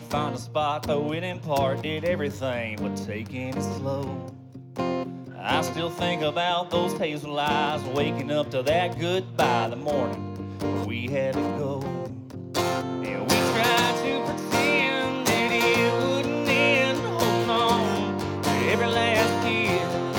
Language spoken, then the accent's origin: English; South Carolina, United States; I'm from South Carolina. I don't know if y'all have ever heard of Myrtle Beach before. I'm not from Myrtle Beach